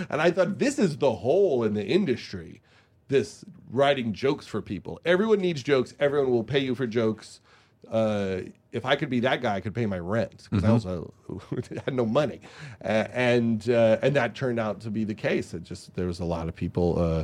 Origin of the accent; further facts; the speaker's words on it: Long Island, New York, United States; He was just a nice guy from Long Island. I was from Long Island.